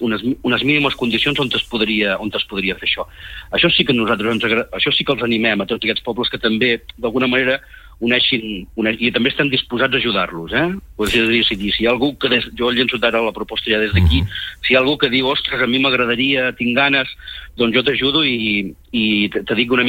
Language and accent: Catalan; Tor, Catalonia, Spain; jo sóc de Tor